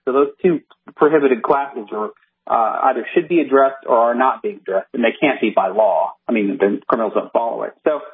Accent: Maine, United States; Well, I care about Maine. I grew up in Maine. I spent a lot of my youth there.

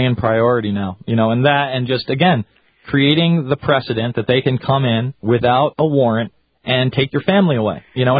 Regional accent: New York, United States; You know, I'm from New York.

